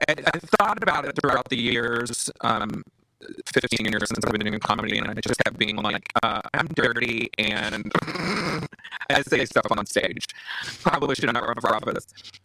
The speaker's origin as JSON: {"language": "English", "region": "Texas", "country": "United States", "said": "you know, I'm originally from Texas, and watching people that I love be targeted and forced out of the houses and homes that they've built"}